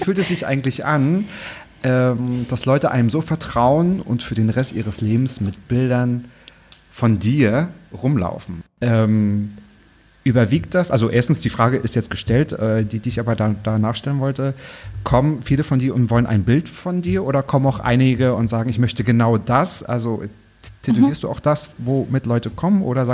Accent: Mecklenburg-Vorpommern, Germany; ich bin zwar, ich sage mal, so halb im Wald aufgewachsen, ich komme aus Mecklenburg, aus dem Müritzen Nationalpark.

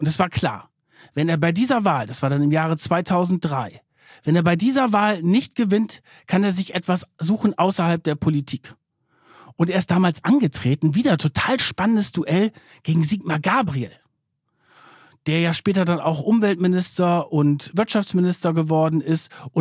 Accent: Germany; Ich komme aus der Nähe von Bremen

